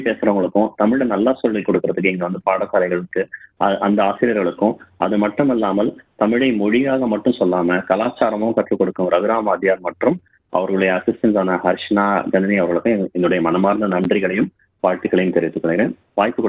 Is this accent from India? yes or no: yes; Salem, Tamil Nadu, India; Actually நான் பிறந்து வளர்ந்தது வந்து சேலம்ல தான். நாங்க ரெண்டு பேரும் தமிழ் வந்து பேசுவோம்